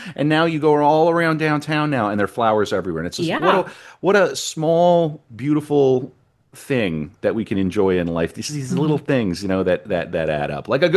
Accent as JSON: {"language": "English", "region": "North Dakota", "country": "United States", "said": "I'm a redneck in a turtleneck. I come from North Dakota. My siblings and I have all made good. We don't come from much."}